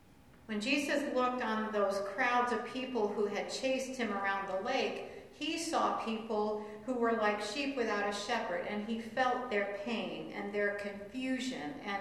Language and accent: English; Michigan, United States; I grew up in Michigan around the Great Lakes.